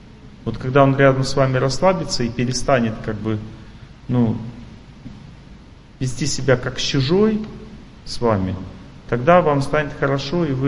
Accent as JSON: {"language": "Russian", "region": "Urals", "country": "Russia", "also_born_or_lived": "Tolyatti, Russia", "said": "Вот я помню, когда мы в Тольятти переехали из Урала"}